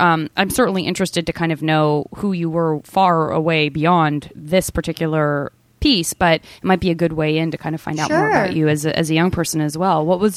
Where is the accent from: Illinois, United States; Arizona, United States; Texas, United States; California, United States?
Arizona, United States; Tucson; I'm from Tucson, you have this sort of seedy underbelly side of things